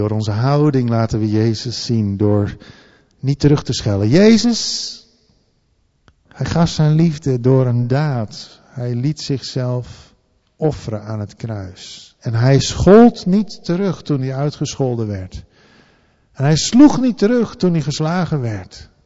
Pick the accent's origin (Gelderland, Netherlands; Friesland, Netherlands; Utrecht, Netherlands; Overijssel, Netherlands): Friesland, Netherlands; Ja, ik kom ook uit Friesland.